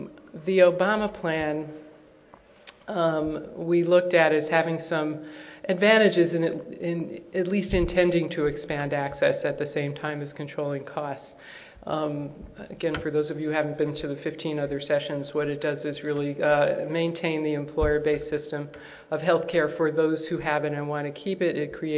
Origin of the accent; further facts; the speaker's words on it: California, United States; I'm from California.